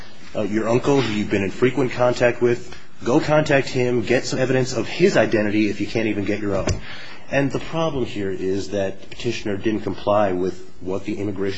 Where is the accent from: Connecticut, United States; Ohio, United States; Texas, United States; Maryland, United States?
Maryland, United States; Oh, well, I grew up in Maryland, which is right outside of Washington, D.C.